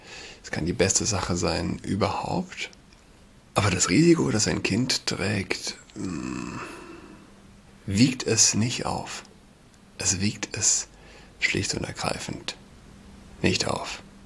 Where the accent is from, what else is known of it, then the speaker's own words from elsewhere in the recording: Saarland, Germany; now in Berlin, Germany; Ich bin Saarländer